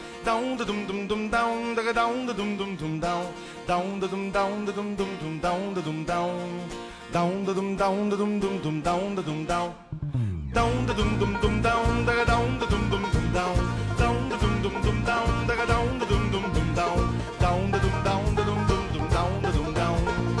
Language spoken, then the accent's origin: English; Bangalore, Karnataka, India; I come from Bangalore, South India.